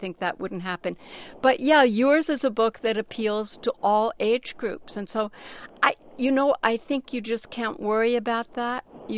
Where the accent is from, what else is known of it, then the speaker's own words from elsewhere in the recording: Elizabeth, New Jersey, United States; That was my bathroom when I was growing up in Elizabeth, New Jersey.